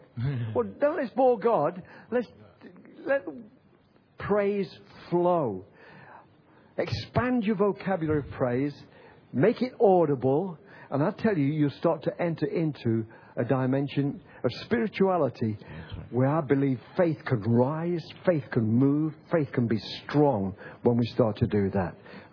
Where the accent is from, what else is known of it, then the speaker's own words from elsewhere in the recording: England, United Kingdom; I am an Englishman.